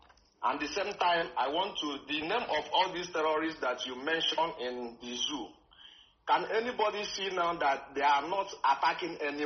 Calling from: Morocco; I'm calling from Morocco.

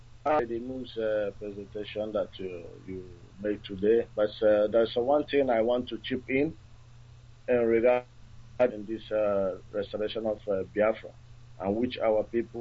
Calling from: Netherlands; calling from the Netherlands.

